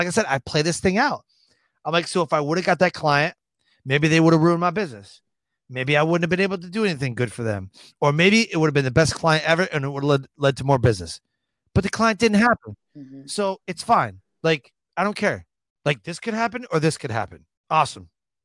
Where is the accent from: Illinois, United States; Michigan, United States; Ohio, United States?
Michigan, United States; You know, I grew up in Michigan, so we had all four seasons.